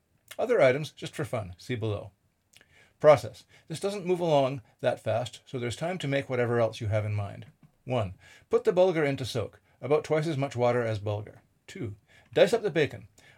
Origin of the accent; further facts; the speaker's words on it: Lebanon; but I grew up in Lebanon